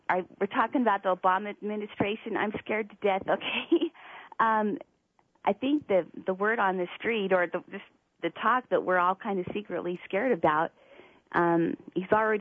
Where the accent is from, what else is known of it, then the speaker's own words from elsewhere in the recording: Shelley, Idaho, United States; And I'm originally from Shelley, Idaho, and so I'm really excited to do a show with you today